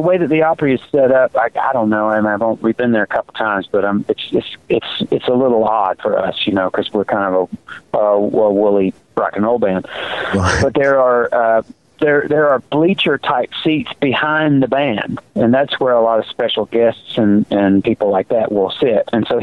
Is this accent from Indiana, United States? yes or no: no; Auburn, Alabama, United States; moved away as an adult; I graduated high school in 92, and I moved directly to Atlanta. I had friends down around that area where I grew up that were musicians.